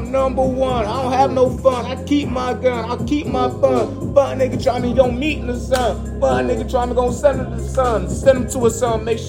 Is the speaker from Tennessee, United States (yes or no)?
yes; Memphis, Tennessee, United States; Cause they knew I was from. They knew I was from Memphis.